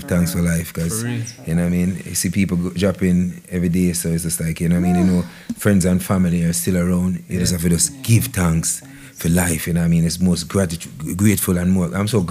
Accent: Portmore, Saint Catherine, Jamaica; No, I'm originally from Waterford, Portmore, but I passed for Spanish Town.

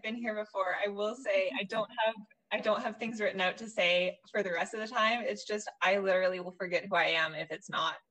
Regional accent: Louisville, Kentucky, United States; also born or lived in Toronto; now in Columbus, United States; I grew up in Louisville, Kentucky, and then I moved to Toronto for school, and I'm excited to be moving back to Canada soon, to Winnipeg, even though it's sad to be leaving Ezra here in Columbus.

